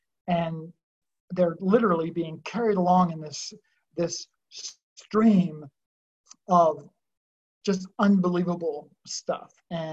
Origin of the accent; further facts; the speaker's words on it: New Brunswick, Canada; I'm from New Brunswick, Canada